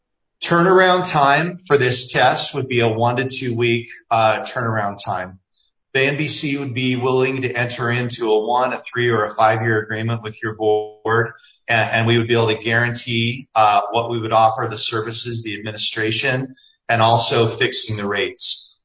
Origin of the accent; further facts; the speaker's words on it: Nevada, United States; Arizona, again, like my home state, Nevada, currently administers and offers the jurisprudence examination.